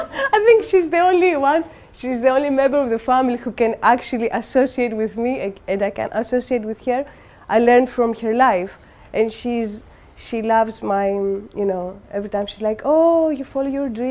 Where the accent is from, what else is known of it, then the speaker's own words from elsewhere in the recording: Crete, Greece; I come from a village from Crete. Can everyone hear me? Yeah. It's very traditional, you know, people with mustaches and men.